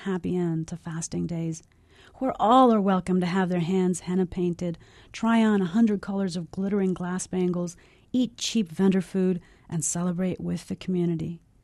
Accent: Pakistan; now in United States; lonely time in this quaint New England town, so far from the sizzle and aroma of the Ramadan kitchen I grew up with in Pakistan.

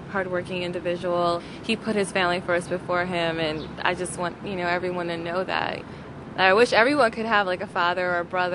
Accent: United States; I was raised differently, of course. I was raised in America, and I was taught to be an independent woman.

